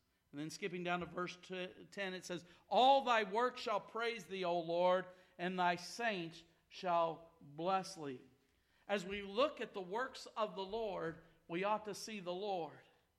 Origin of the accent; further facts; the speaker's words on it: Smoky Mountains, United States; And I was from the Smoky Mountains, and they would laugh at me.